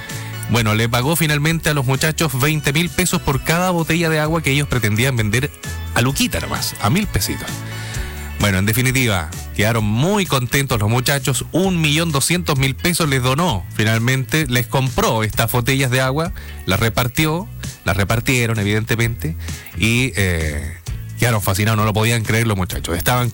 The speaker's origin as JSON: {"language": "Spanish", "country": "Chile"}